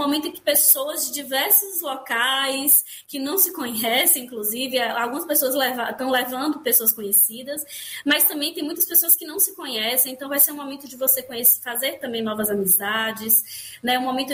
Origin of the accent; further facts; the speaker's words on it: Northeast Region, Brazil; aqui, especialmente no Nordeste, né? Nós que somos nordestinos